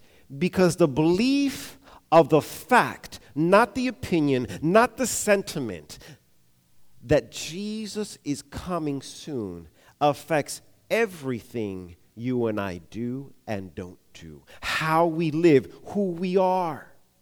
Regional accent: Long Island, New York, United States; Growing up in Long Island, New York, this place was a place that I would frequent quite a lot from sixth grade through eighth grade

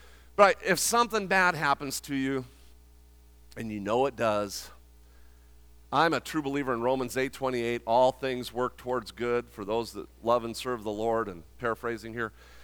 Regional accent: Las Vegas, Nevada, United States; I mean, I'm from Vegas, okay

